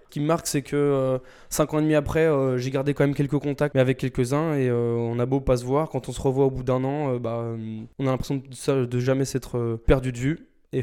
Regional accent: Lyon, Auvergne-Rhône-Alpes, France; j'ai 24 ans et je viens du département du Rhône, plus exactement de la ville de Lyon.

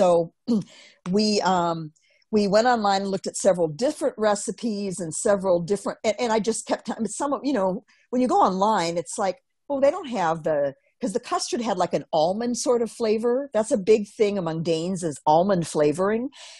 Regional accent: Racine, Wisconsin, United States; And, then the other thing of growing up in Racine, Danish layer cake is, again, you know, when you grow up and you think, well, everything is like where I grew up, isn't it? So I was there 14 years

